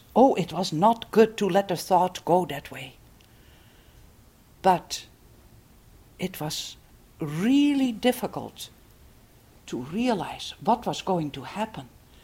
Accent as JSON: {"language": "English", "region": "Friesland", "country": "Netherlands", "tie": "born or raised there", "said": "Now, when I was a child, I lived in my home country, the Netherlands, in my home province, Friesland, and I would stay with my grandmother during the last days of the year."}